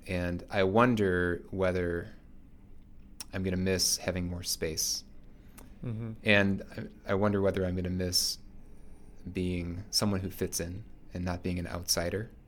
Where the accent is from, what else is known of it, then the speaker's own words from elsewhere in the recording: United States; accent: American; I'll be very self-conscious about just my accent and being an American there